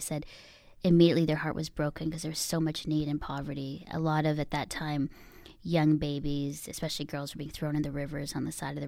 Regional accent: Philippines; I'm Filipino, but and I was adopted.

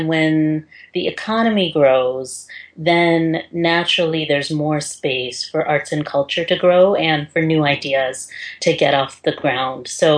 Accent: San Francisco, California, United States; Yes, I was born in San Francisco and mostly have lived in the Bay Area.

